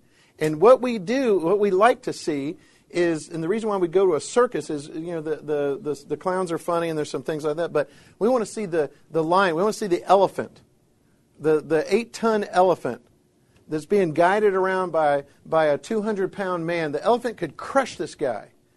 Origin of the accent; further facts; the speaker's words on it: Florida, United States; I've been to SeaWorld. I grew up in Florida. I've been to SeaWorld several times.